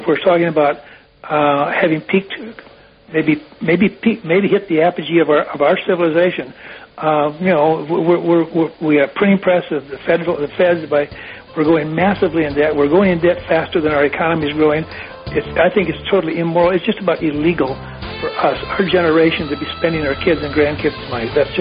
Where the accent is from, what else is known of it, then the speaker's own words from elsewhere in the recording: South Dakota, United States; I was from South Dakota. It turns out I got home just before the election